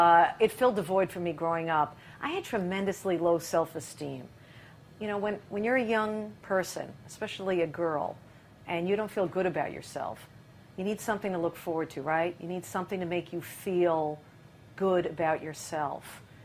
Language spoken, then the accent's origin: English; New York, United States; Growing up on Long Island, falling in love with the Rangers, the Giants, the Mets, and sometimes the Knicks.